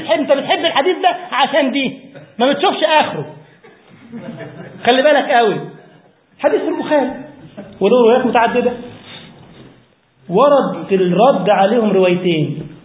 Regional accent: Egypt; مع ان ده من تونس وانا من مصر

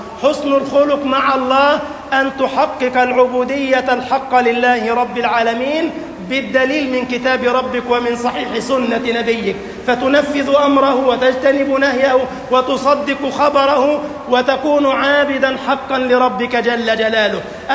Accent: Egypt

